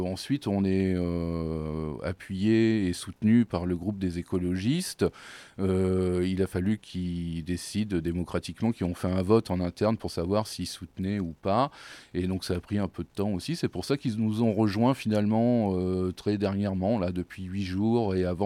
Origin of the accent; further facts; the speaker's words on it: Rochefort, Nouvelle-Aquitaine, France; j'habite depuis 7 ans sur Rochefort. Et puis j'ai toujours été de toute façon du coin. J'étais au collège Pierre Loti quand j'étais jeune. Je suis né à Rochefort également.